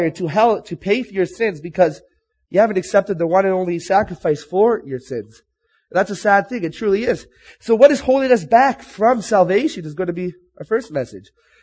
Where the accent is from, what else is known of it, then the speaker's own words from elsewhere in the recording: Sudbury, Ontario, Canada; I am from Sudbury.